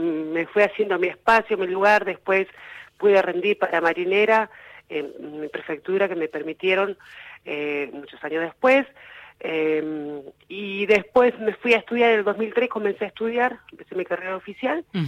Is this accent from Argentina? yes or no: yes; Puerto Madryn, Chubut, Argentina; also born or lived in Trelew; now in Mar del Plata, Argentina; Yo soy nacida en Trelew, me crié en Puerto Madryn. Uh-huh. Y en este momento resido en Mar del Plata por temas laborales.